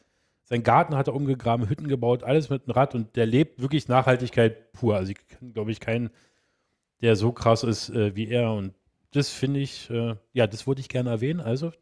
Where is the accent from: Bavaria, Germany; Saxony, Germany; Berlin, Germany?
Berlin, Germany; als Berliner ist ja alles hoch.